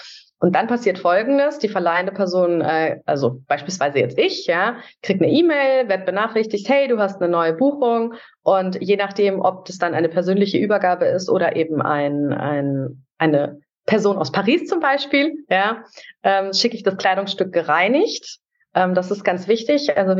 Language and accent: German; Munich, Bavaria, Germany; meine Heimatstadt, die München ist